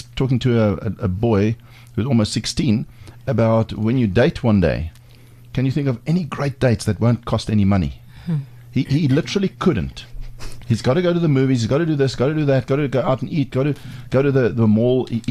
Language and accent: English; Johannesburg, Gauteng, South Africa; I mean, we're from South Africa for what it's worth. Johannesburg, in fact, the Golden City, broadcasting here on Cliff Central.